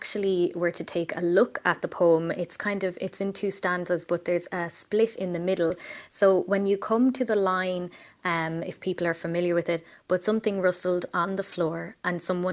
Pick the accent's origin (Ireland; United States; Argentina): Ireland; Galway, Connacht; I'm from Galway myself, so most of the knowledge that I would have would be based from there.